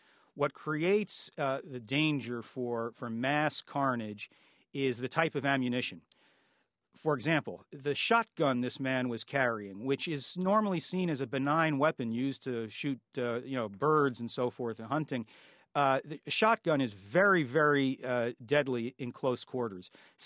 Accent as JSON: {"language": "English", "region": "New York", "country": "United States", "tie": "born or raised there", "said": "Big cities like, your hometown, Washington, my hometown, New York, are much safer than they were 20 years ago."}